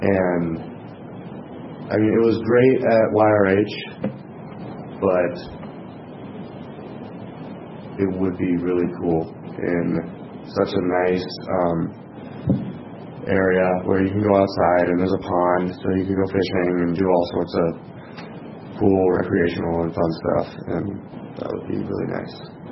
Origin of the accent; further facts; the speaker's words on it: Norwalk, United States; I'm from Norwalk. I'm 17.